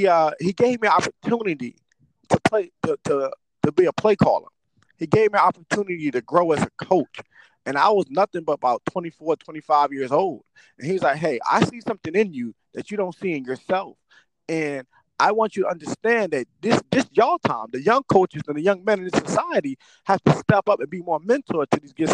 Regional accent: Newark, New Jersey, United States; me coming back home to the city of Newark because I'm from Newark.

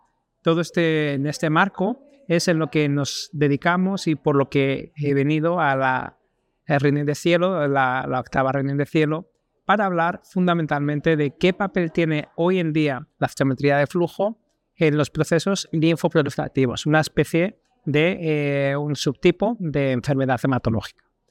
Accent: Salamanca, Castile and León, Spain; soy español, de Salamanca y trabajo en la Universidad de Salamanca.

